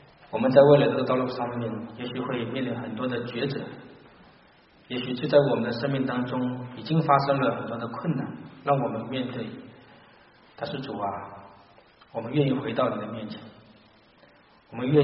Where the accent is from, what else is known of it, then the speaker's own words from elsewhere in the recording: Wenzhou, Zhejiang, China; 2017年，就是今年，是福音传入我老家温州的150周年。